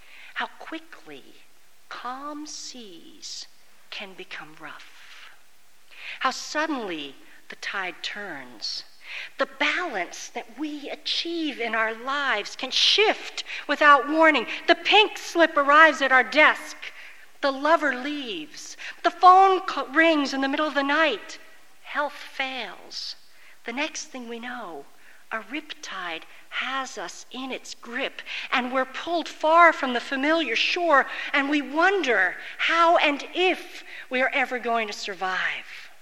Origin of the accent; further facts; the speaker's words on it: Babylon, New York, United States; I was born on Good Friday and raised in a town called Babylon. That tells you a lot about my life. But I was born in a town, raised in a town called Babylon, which really was by the waters of the south shore of Long Island.